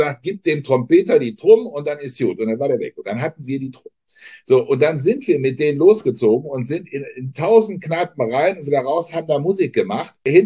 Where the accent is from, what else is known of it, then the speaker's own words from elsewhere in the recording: Germany; Wir als Deutsche haben die ja nun ganz abnorm.